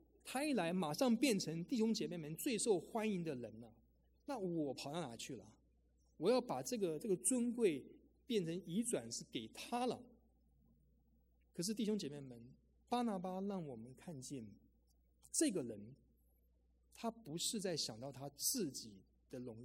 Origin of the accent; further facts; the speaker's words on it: Taiwan; 那像弟兄我是从台湾来的